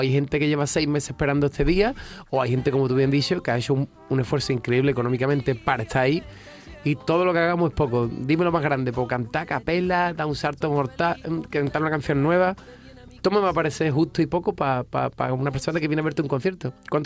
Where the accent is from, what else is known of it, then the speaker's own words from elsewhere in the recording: Rota, Andalusia, Spain; Mi pueblo es Rota, Cádiz. Un pueblo también increíble, lleno de gente buena y con muchísimas fiestas y buenos carnavales, buena Semana Santa, buenas ferias, buenas playas.